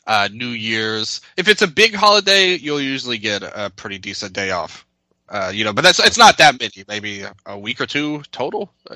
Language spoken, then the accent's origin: English; Memphis, Tennessee, United States; Speaking of Tennessee, big shout out to the Memphis Grizzlies right now in the NBA playoffs. My hometown team just doing amazing.